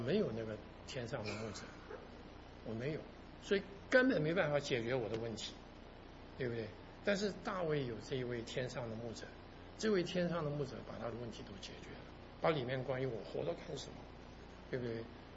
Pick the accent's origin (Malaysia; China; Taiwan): Taiwan; 我是台湾长大